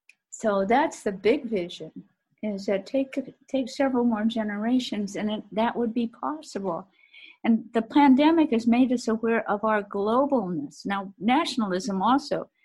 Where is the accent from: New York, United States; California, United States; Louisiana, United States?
California, United States; because I grew up in California, where Spanish and Mexican food is really quite, quite much at home.